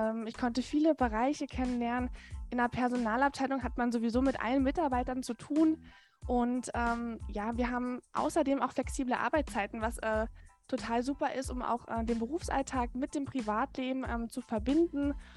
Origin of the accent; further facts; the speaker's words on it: Potsdam, Brandenburg, Germany; born there; also ich bin selber auch in Potsdam geboren und wenn man in Potsdam wohnt